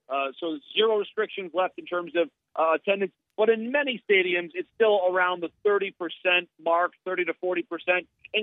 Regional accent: Michigan, United States; the Detroit Tigers, so my hometown team in the state of Michigan.

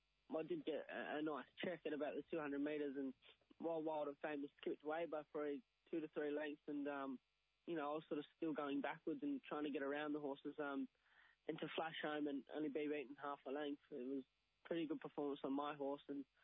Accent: Port Macquarie, New South Wales, Australia; I'm from Port Macquarie.

